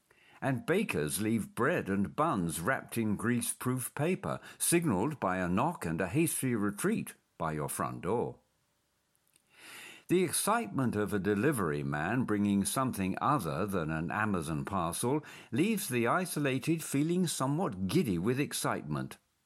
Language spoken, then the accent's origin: English; Christchurch, East of England, United Kingdom; I was born and brought up in the Fenland village of Christchurch, twixt Maney, March and Downham Market.